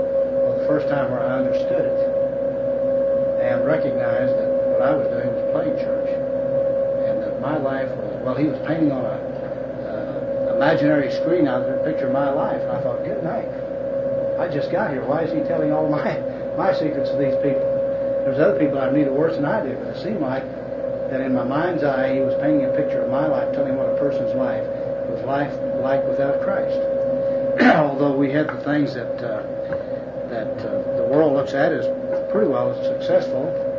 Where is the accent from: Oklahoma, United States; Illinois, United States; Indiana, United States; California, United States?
Oklahoma, United States; Oklahoma City; because you're from Oklahoma. That's where I'm from. My wife and I grew up in Oklahoma City.